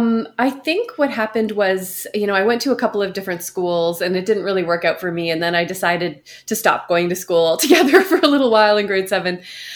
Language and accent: English; Charlottetown, Prince Edward Island, Canada; growing up in Prince Edward Island, it was a relatively conservative place in, you know, in Charlottetown. So when we moved to town